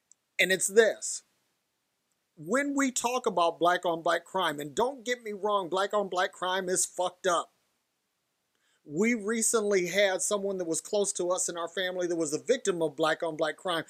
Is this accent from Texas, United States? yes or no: no; Detroit, Michigan, United States; when I grew up in Detroit, and I grew up in the hood, and this was not a thing back then.